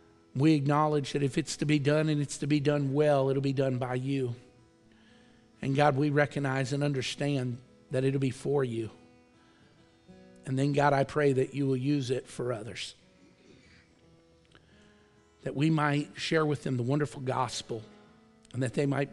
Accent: Chicago, Illinois, United States; I said, I was raised in Chicago.

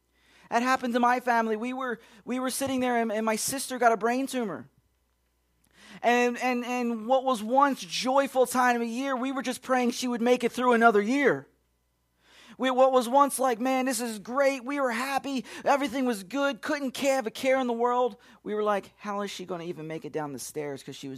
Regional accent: Philadelphia, Pennsylvania, United States; I'm from Philadelphia, if you're from up there, if you're a Yankee just like I am

